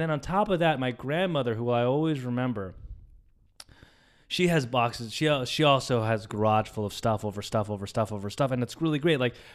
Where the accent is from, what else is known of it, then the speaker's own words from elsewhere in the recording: Philippines; since I'm Filipino